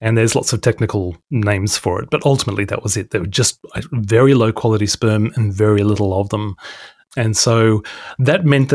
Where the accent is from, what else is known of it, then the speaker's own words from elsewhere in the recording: Brisbane, Queensland, Australia; born there; I was born in Australia to British parents, and I was born in Brisbane, Queensland.